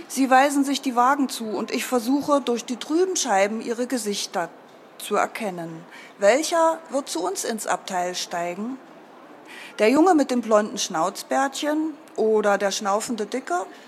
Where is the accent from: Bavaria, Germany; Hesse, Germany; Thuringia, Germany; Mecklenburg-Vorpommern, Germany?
Thuringia, Germany; Ich bin am Fuße einer mittelalterlichen Burg aufgewachsen, eine kleine Burg, die relativ unbekannt ist im Südharz, die Burg Lora.